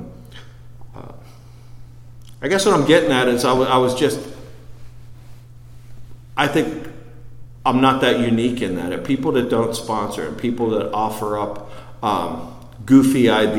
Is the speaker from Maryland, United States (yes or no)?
yes; Baltimore, Maryland, United States; I grew up in Baltimore outside the city